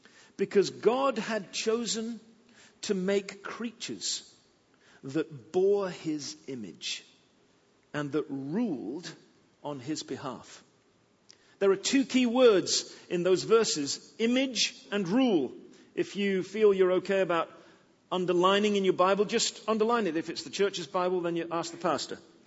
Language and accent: English; England, United Kingdom; I come from England, I know that.